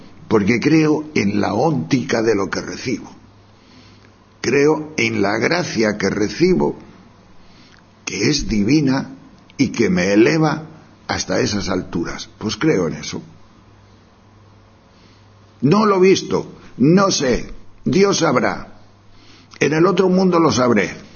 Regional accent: León, Castile and León, Spain; Y además soy de León, y nací en un prado, debajo de una vaca.

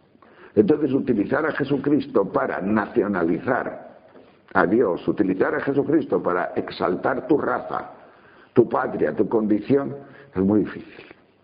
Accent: León, Castile and León, Spain; Ahí, por ejemplo, el pan de mi tierra, el pan de León, son hogazas de 2 kilos

